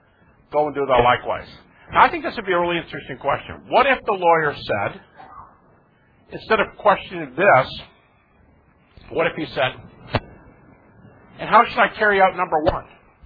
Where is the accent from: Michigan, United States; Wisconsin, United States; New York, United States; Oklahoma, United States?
Michigan, United States; Detroit; In fact, I'm from Detroit, and for a while there was a type of crime like this, where you're going down the expressway in a rough part of town